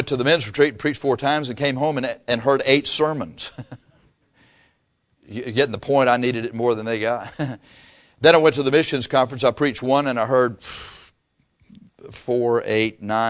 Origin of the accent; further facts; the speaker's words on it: Texas, United States; It's because I wear boots and I'm from Texas.